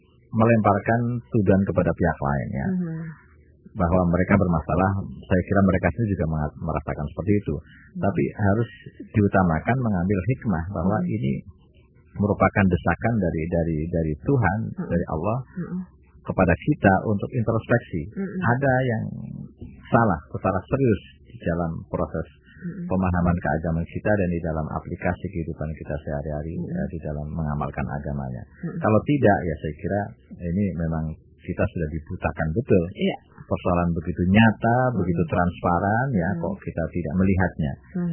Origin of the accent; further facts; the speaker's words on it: Java, Indonesia; kita tetap saja tidak pernah kehilangan sebagai orang Jawa, sebagai orang Nusantara gitu loh